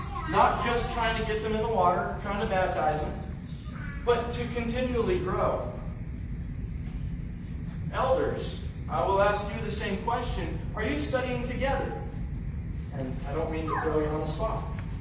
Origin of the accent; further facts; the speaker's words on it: Texas, United States; I know I'm from Texas, don't shoot me.